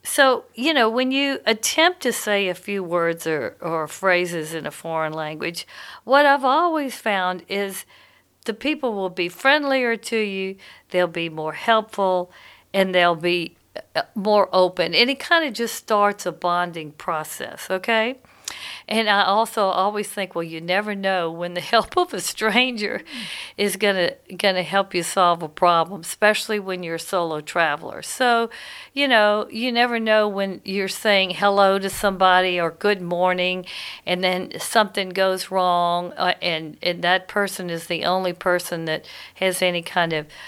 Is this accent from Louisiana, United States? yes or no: yes; Louisiana, United States; I mean, I guess when you come from Louisiana, it's hard to get rid of something that's in the Southern way that you express yourself.